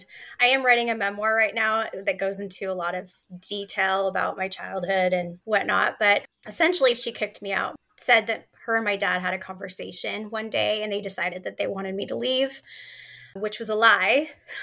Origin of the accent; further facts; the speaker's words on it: California, United States; But I was raised in the Baptist church in Northern California near Lake Tahoe area in the woods, like in the middle of nowhere.